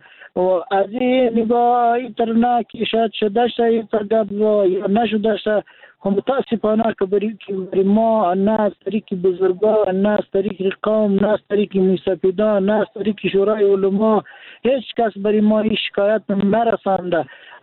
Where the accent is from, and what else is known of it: Daykundi, Afghanistan